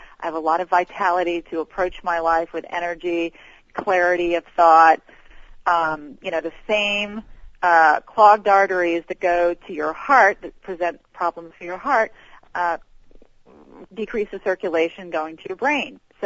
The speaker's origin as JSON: {"language": "English", "region": "Georgia", "country": "United States", "tie": "born or raised there", "said": "I grew up in the South. I'm a Georgia girl, and we had chicken fried steak and barbecued ribs"}